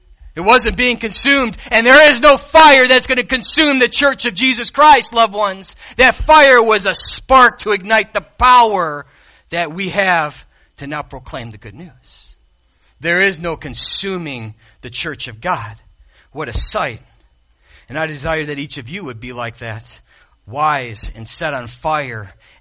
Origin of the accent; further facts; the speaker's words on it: Alaska, United States; Now, you know we're all from Alaska. And if you heard the story, living in the coldest inhabited place of North America for a ways, we saw some cold temperatures.